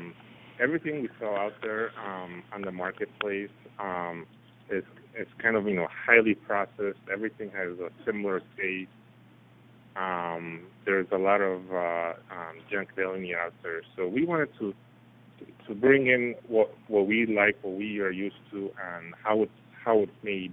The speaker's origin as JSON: {"language": "English", "country": "Poland", "tie": "born or raised there", "moved": "yes", "lives_now": "United States", "said": "So both Michael and I, we grew up in Poland on a farm. Or parents were farmers, or grandparents were farmers."}